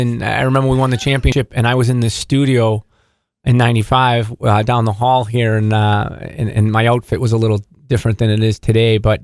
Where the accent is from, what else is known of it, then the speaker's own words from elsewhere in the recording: Boston, Massachusetts, United States; So him and his brother Mike, I grew up with in Boston, and they had played here as well.